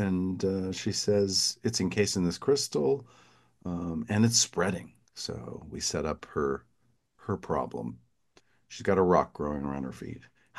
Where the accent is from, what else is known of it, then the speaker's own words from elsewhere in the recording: the South, United States; Growing up in the South, we had moon pies.